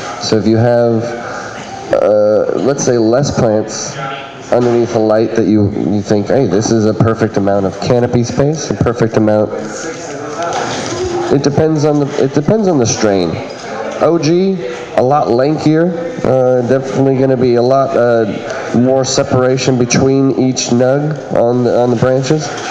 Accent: Inglewood, California, United States; But then I grew up in Inglewood, and I remember somebody being like, this is that Inglewood Kush

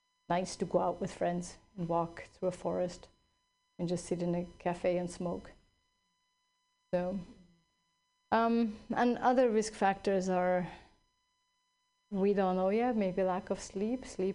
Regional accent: Switzerland; now in United States; And you know, I grew up in Switzerland.

